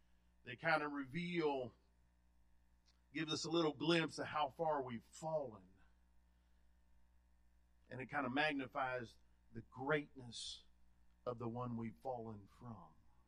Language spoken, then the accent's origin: English; the South, United States; And I grew up in the South, you know, so we got to have mashed potatoes and gravy, praise God, with anything we have almost, it seemed like.